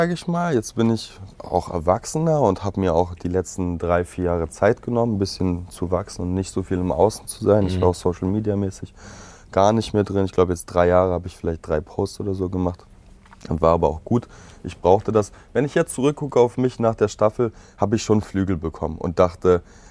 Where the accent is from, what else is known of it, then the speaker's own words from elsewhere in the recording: Poland; die ist auch Polin, ich bin auch Pole